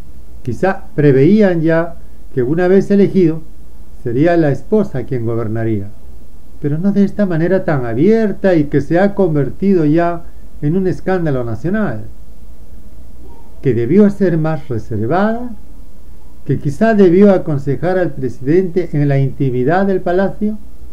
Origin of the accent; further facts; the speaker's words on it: Peru; ¿Que como peruanos deberíamos callarnos, defenderla?